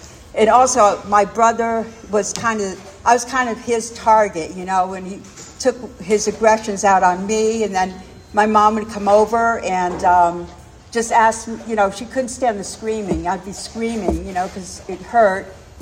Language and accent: English; Miami, Florida, United States; also born or lived in Rhode Island, United States; I was born in Rhode Island and raised in Miami, and it was in the 50s that we moved to Miami